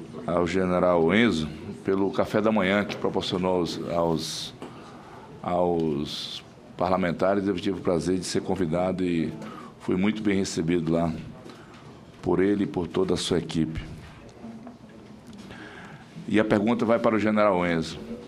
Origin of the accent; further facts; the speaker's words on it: Acre, Brazil; Eu sou do Acre, sou senador pelo estado do Acre, sou da fronteira.